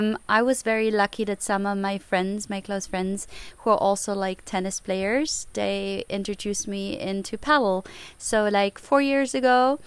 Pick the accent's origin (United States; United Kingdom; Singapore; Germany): Germany; I'm 42 years old. I'm born and raised in Germany.